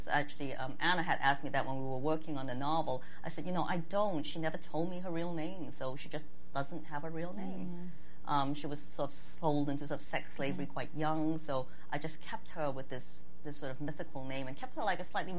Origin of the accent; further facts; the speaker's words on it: Kowloon, Hong Kong; born there; But I was a Kowloon girl. I was born in Kowloon.